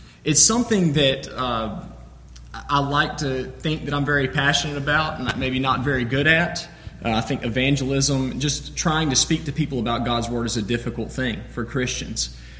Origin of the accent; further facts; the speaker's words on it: Athens, Alabama, United States; I'm from Athens, Alabama, and originally from Southeast Alabama.